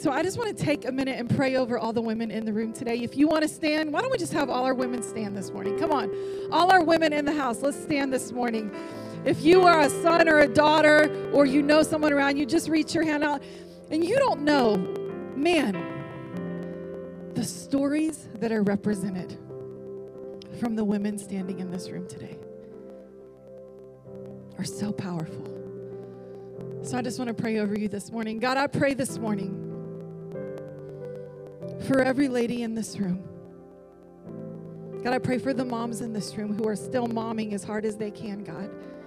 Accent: Georgia, United States; born there; I was born in Georgia, so I got deep South roots inside of me, okay?

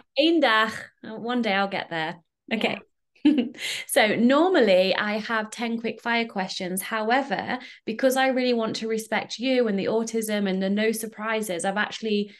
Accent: United Kingdom; now in Netherlands; I'm British but live in the Netherlands

